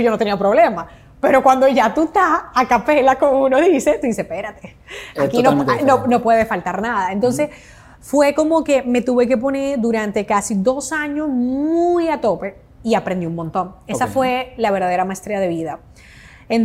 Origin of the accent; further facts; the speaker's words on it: Dominican Republic; now in Spain; yo soy dominicana, pero realmente lo que es mi carrera profesional, yo la construí, la hice en España.